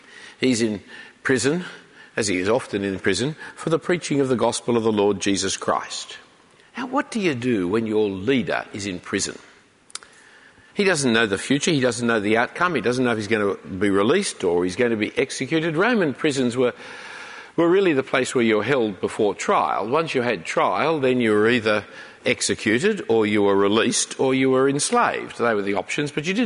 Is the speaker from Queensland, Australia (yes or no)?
no; Sydney, New South Wales, Australia; I grew up in Sydney, I lived in Sydney